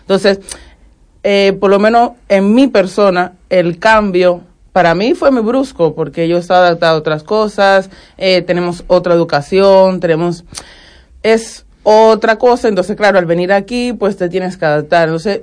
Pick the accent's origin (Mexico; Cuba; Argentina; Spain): Cuba; moved away; Pero estábamos en el top. La hostelería en Cuba es el top de todo.